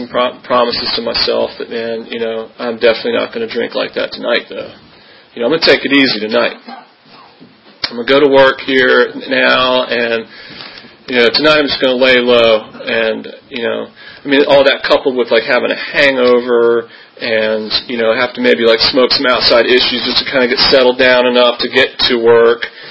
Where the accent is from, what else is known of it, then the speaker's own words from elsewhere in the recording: Williamsburg, United States; You know, I grew up in Williamsburg, and my mom was an alcoholic, but she was just getting sober when I was around 2 or 3